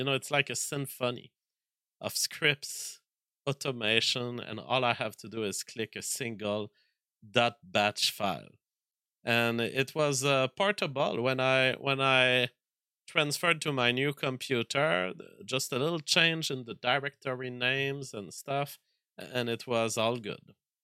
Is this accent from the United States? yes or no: no; France; accent: French; English is a second language; I was much more French back then. I've taken some tricks to speak English in a more English way. I still have a major accent, but back in the days, I was talking like really a Fren